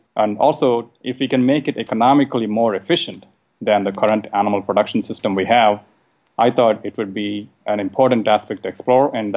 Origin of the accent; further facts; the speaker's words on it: India; I grew up in a meat-eating family, and I grew up in India.